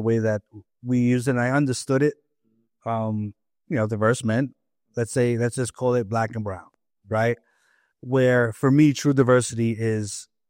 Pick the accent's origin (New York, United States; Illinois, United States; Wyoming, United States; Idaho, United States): New York, United States; And I'm from New York